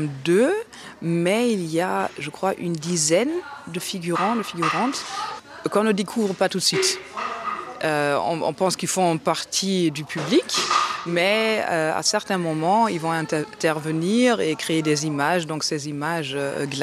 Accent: Cologne, North Rhine-Westphalia, Germany; Et puis quand on disait, je viens de Cologne, mais d'où viens-tu réellement ?

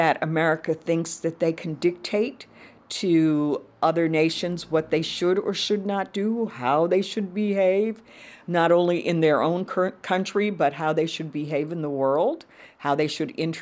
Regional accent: U.S. Virgin Islands; I am from the West Indies. I'm from the Virgin Islands, so it was not a lie. It happens to be U.S. Virgin Islands, but they don't know that.

